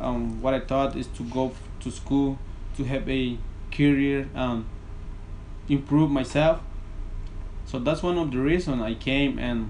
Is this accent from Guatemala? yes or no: yes; Guatemala; English is a second language; and then Spanish I learned in school in Guatemala. And then, well, it was hard for me here because I didn't speak English.